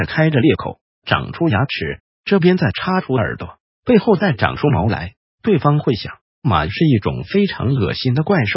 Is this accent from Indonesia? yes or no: no; Taiwan; 我是来自大家都很信鬼神的台湾